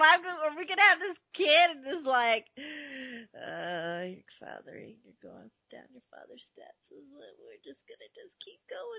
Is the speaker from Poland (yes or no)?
no; the South, United States; He's like, well, I'm from the South. I was like, I am too.